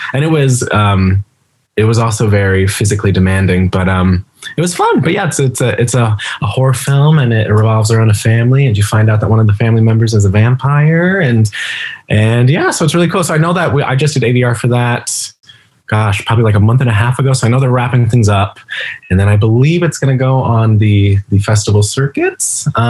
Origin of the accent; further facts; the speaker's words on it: Denver, Colorado, United States; Like I grew up in Denver, and every time the national tours would come in, my grandma and I would take me to a show.